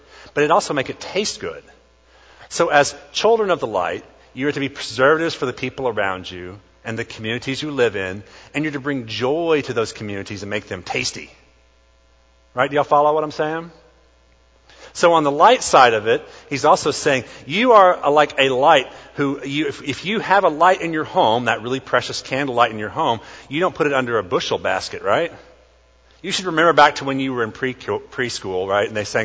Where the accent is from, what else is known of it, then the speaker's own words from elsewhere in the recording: United States; my nation is so awesome, I'm kind of owed something because I'm an American.